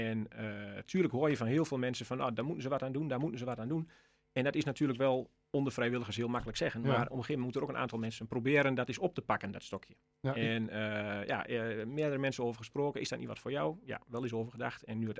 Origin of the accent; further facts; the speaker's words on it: Diepenheim, Overijssel, Netherlands; 44 jaar. Geboren en getogen in Diepenheim. Ik woon in Diepenheim met mijn vrouw en twee dochters.